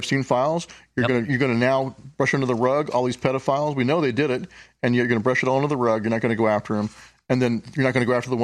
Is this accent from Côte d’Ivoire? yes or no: no; United States; It's just, you know, being an American.